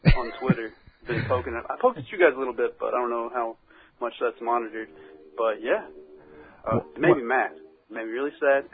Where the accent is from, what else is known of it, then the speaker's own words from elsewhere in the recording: United States; now in Russia; Oh, well, I'm American, but I'm just here.